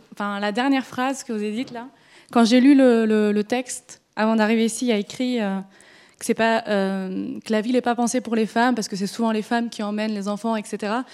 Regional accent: France; Je suis française. Et j'étais dans un quartier qu'on appelle les US en France, c'est des zones urbaines sensibles.

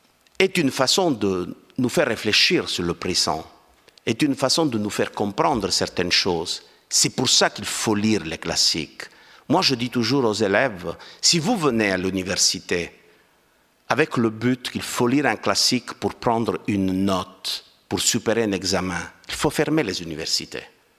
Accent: Calabria, Italy; born there; Moi, je suis né en Calabre, dans la Grande Grèce. Eh bien, moi, j'ai dans mon sang la culture grecque, latine, arabe, espagnole, française, normande.

